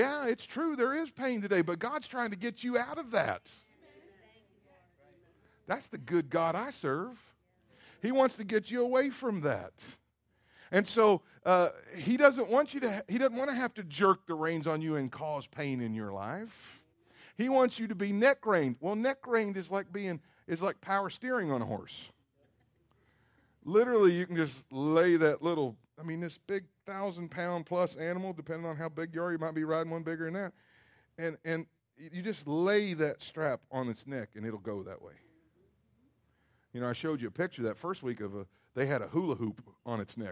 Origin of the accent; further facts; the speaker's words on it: Kentucky, United States; now I grew up in Kentucky where, you know, I know they say Ocala is the horse capital of the world.